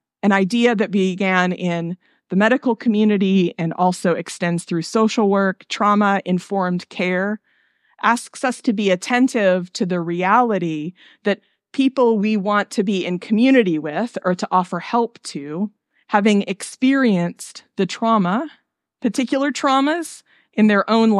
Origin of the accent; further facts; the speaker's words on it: Nebraska, United States; When I was growing up in Nebraska, pretty much everyone in our community was connected to a church.